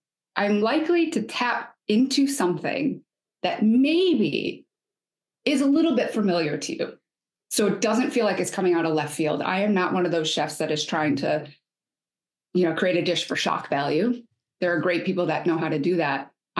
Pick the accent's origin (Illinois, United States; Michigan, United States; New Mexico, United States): Michigan, United States; It is a combination of a lot of different things in my life, from childhood to adulthood, travels or growing up in Michigan.